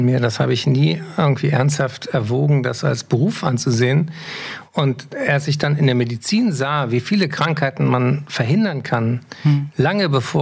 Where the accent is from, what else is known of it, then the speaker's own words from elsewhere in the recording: Berlin, Germany; also born or lived in Frankfurt am Main; Ja, ich kam mit einem Lebensjahr nach Berlin, deswegen habe ich auch keinen hessischen Einschlag